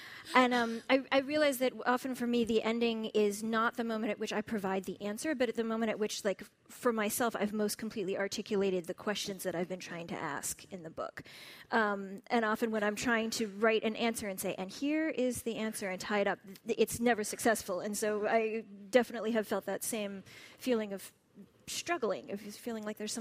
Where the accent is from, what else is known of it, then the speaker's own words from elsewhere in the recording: Shaker Heights, Ohio, United States; I haven't yet gone home to do my reading in my hometown. That's happening in about 2 weeks. I was scheduled to go to Shaker Heights